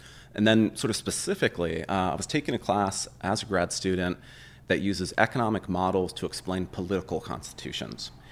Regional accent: California, United States; That's been something that I've sort of observed and been aware of, even sort of growing up in the Bay Area.

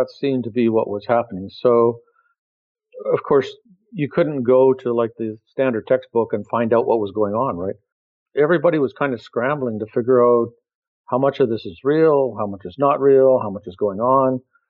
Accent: Canada; moved away as an adult; now in Texas, United States; I grew up in Canada from 1981 to 1985.

